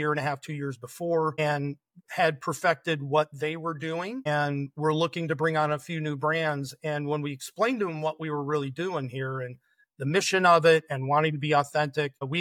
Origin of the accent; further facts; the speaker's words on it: Michigan, United States; so we're from Michigan. We've still got a place in Michigan. We're also in Florida.